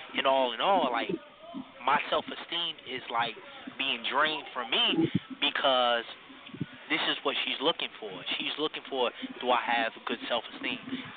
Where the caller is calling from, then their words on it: Newark, New Jersey, United States; I'm calling from Newark, New Jersey